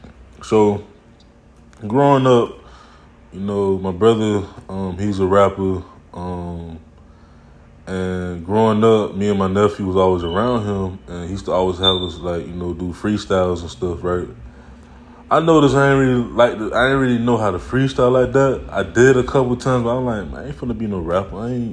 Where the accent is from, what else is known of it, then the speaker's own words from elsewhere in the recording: Miami, Florida, United States; I'm from Miami, born and raised Miami-Dade County, right?